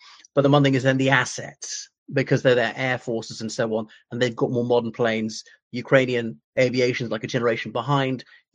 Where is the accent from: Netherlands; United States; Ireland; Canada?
Ireland; from Ireland.